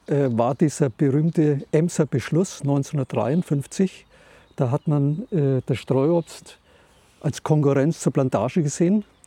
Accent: Bavaria, Germany; ich komme aus Unterfranken, wo es viel Obst gab

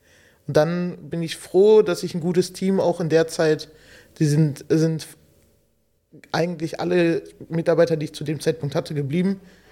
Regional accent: Förde, Germany; Ich bin in Förde aufgewachsen, zur Schule gegangen

